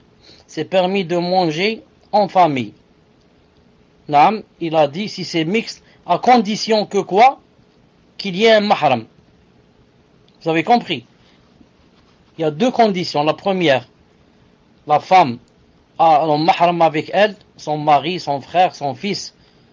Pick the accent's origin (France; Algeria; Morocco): Algeria; Chez nous, en Algérie, on n'en met pas.